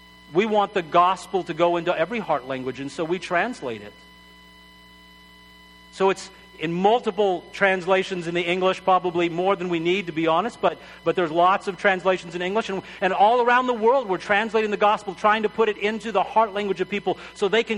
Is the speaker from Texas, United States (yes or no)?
yes; El Paso, Texas, United States; I grew up in El Paso, Texas, and so Spanish was a normal part of our life.